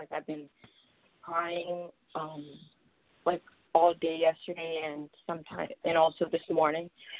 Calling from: Columbus, Ohio, United States; I'm calling from Columbus, Ohio.

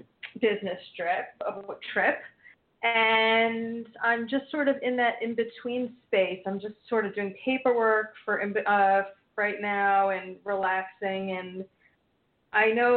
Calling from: New Jersey, United States; New Jersey.

